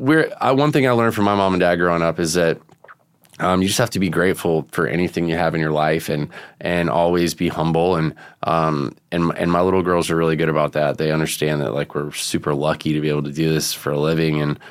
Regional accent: Vero Beach, Florida, United States; I grew up with Marty in Vero Beach, Florida.

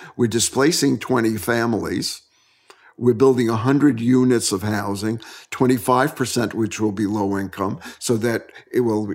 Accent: Bronx, New York, United States; now in Brooklyn, United States; I grew up in the Bronx, and it took a, it was a psychic change to move to Brooklyn. You know, because Bronxites would never move to Brooklyn in those days.

